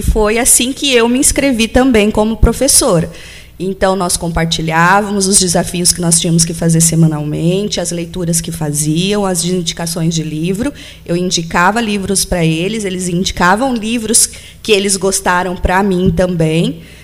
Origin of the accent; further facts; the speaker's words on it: São Paulo, Brazil; é pelo meu sotaque, dá para perceber que eu não sou gaúcha, né? Eu sou paulista, né? Já rodei bastante o Brasil, porque meu pai, ele trabalhava em construções de hidrelétricas, então eu conheço praticamente quase todos os estados brasileiros